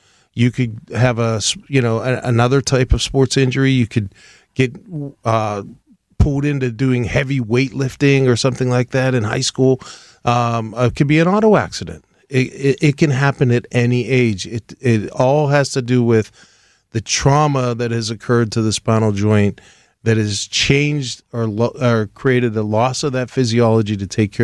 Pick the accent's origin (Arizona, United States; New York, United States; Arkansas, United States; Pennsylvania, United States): Pennsylvania, United States; Pittsburgh; Well, I'm a Pittsburgh guy. I mean, I grew up here in Pittsburgh in the North Hills, and I love Pittsburgh.